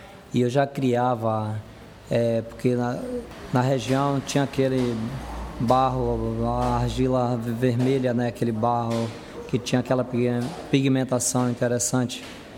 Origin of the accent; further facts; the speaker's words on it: Conceição da Feira, Bahia, Brazil; Eu nasci em Conceição de Feira, município de Conceição de Feira, na Fazenda Pedra, a 6 quilômetros da cidade.